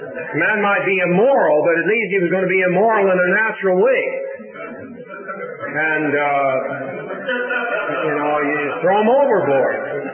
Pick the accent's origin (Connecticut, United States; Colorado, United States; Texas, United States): Colorado, United States; I come from Colorado.